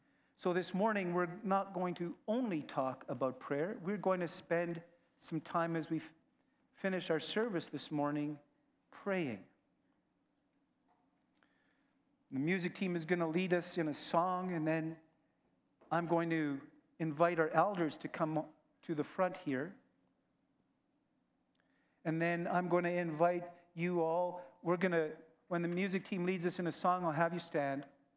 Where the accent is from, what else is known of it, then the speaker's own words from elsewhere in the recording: Canada; born there; Now, I was born in Canada. That wasn't my doing. That wasn't my choice.